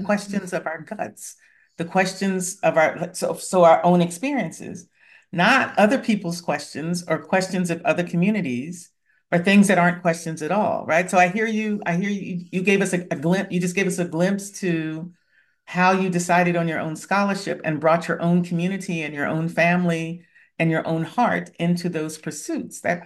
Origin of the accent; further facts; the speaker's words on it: Philadelphia, Pennsylvania, United States; which I know because I grew up in Philadelphia, and Chester's right outside of Philadelphia.